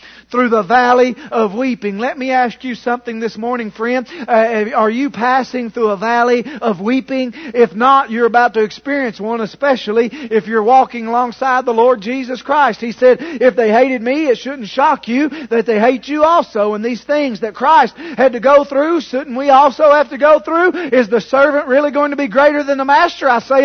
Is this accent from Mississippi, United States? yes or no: no; Kentucky, United States; I grew up in Letcher County in eastern Kentucky.